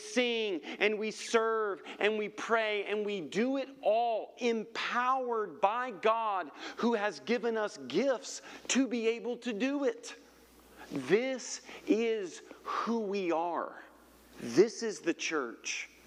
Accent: Dallas, Texas, United States; born there; I was born in Dallas. I can say that, right?

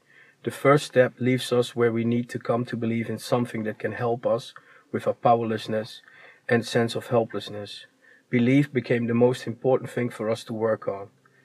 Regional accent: Netherlands; I'm indeed from Holland.

